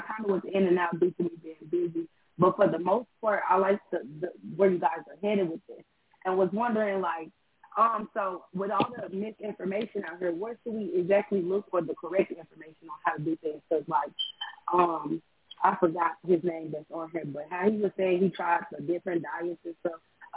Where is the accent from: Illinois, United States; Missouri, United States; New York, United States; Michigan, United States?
Missouri, United States; St. Louis; I actually was in class with you today, and I'm from St. Louis.